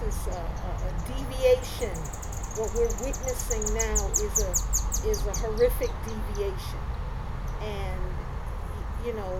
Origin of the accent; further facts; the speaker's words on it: Baltimore, Maryland, United States; I don't say dog like that, and I was born and raised in Baltimore.